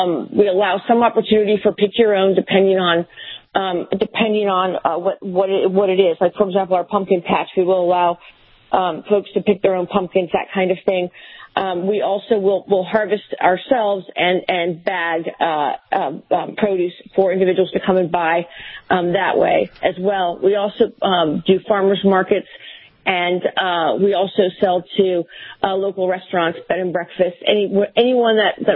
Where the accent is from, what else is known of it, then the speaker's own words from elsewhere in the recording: Mount Vernon, Virginia, United States; You know, I grew up in Mount Vernon, Virginia. I'm the youngest of three girls.